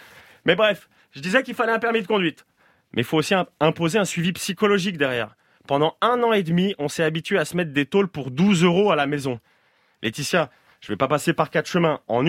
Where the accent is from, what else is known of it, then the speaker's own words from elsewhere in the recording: Switzerland; Ouais, parce que je suis suisse.